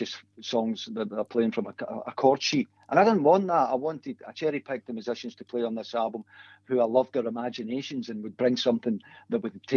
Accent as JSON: {"language": "English", "town": "Clydebank", "region": "Scotland", "country": "United Kingdom", "tie": "born or raised there", "said": "me growing up in Clyde Bank"}